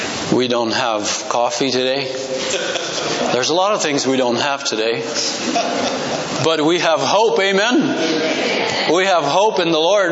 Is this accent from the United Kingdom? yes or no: no; Quebec, Canada; moved away as an adult; also born or lived in Ontario / British Columbia; I was born in Ontario, grew up in Quebec, moved to Montreal when I was 17, lived there for 12 years, moved to BC in 2006, and been at Cape and Ray since 2013, so I really don't know where I'm from anymore